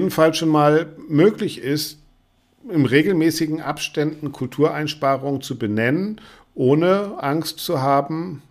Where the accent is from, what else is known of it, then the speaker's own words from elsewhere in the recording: Bremen, Germany; ihr habt immer gedacht, ich komme aus Bayern. Nee, ich komme aus Bremen.